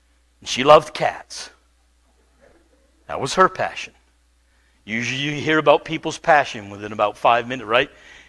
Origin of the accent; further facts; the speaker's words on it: United States; I grew up in America. I don't know Mr. Dress Up, sorry.